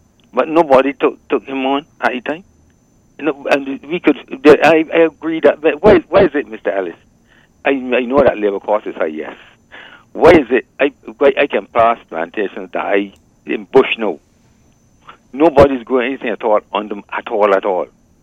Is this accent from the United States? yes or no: no; Saint Peter, Barbados; I grew up in St. Peter's, a little boy walking to All Saints.